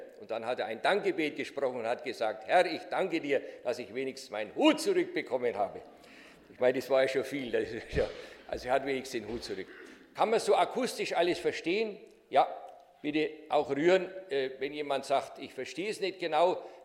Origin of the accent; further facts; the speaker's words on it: Nuremberg, Bavaria, Germany; born there; Wie ihr vielleicht am Dialekt feststellen könnt, komme ich nicht hier aus der Gegend. Ich bin in Nürnberg geboren, man kann ja nichts dafür, wo man geboren ist.